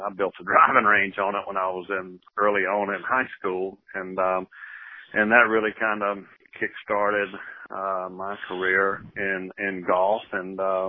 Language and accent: English; South Carolina, United States; they took a bit of a liking to me early on because I was from South Carolina